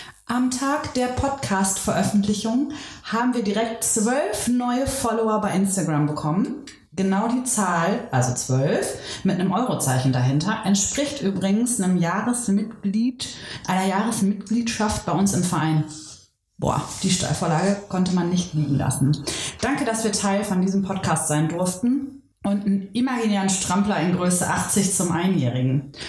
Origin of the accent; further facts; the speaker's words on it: Cologne, North Rhine-Westphalia, Germany; aber wir kommen ja aus Köln und da ist das ja die Legende schlechthin